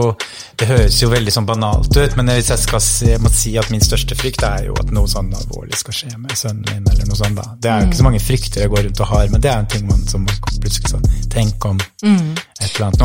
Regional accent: Dubai, United Arab Emirates; now in Norway; jeg født I Norge, og så har jeg bodde jeg I Norge da, de første 10 årene av mitt liv. Og så vokste jeg opp I Dubai, ungdomsskole og videregående årene

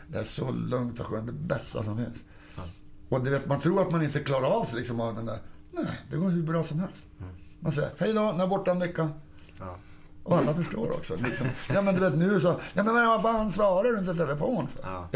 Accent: Kiruna, Norrbotten County, Sweden; Jag är född i Kiruna. Ja. Ja, så egentligen är ju min hemstad Kiruna.

